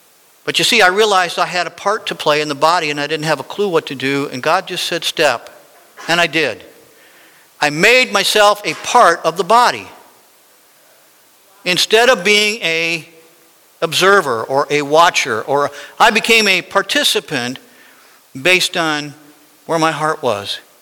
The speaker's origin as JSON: {"language": "English", "town": "Las Vegas", "region": "Nevada", "country": "United States", "tie": "born or raised there", "said": "When I lived in Vegas, you all know this, when I lived in Vegas and I grew up in Vegas in the Lord and I spent all those years there"}